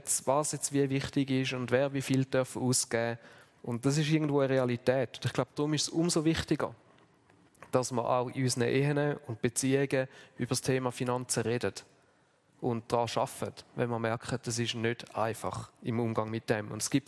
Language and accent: German; Switzerland; als Schweizer, wir haben eines der höchsten Pro-Kopf-Einkommen, die es überhaupt gibt.